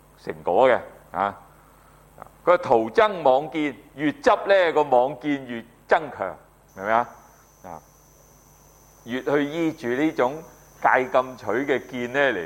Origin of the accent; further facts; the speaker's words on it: China; 慈字咧，我哋中國人係咩啊？我哋去祭祀噶嘛